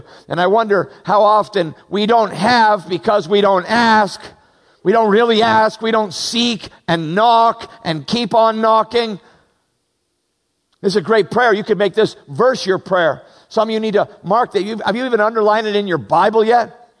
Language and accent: English; Chicago, Illinois, United States; No offense, I'm from Chicago. I shouldn't be criticizing your mountains. We don't got much, okay?